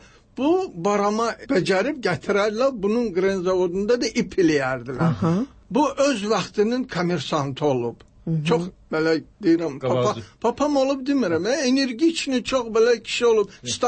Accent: Derbent, Dagestan, Russia; born there; accent: Dagestan dialect; Mən də Dağıstan ləhcəsidir. Dərbətdə doğulmuşam.

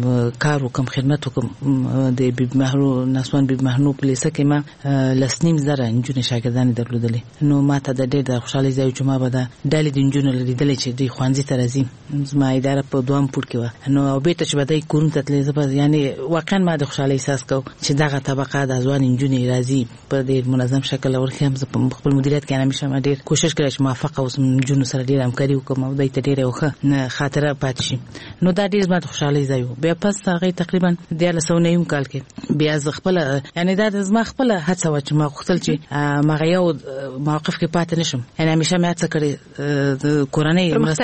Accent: Kabul, Afghanistan; موږ د کابل ښار نه یو یعنی زه د ولایت وایم خو دلته زه لوی شوی ما د کابل په ښار کې مې ابتدایي زده کړې کړي دي.

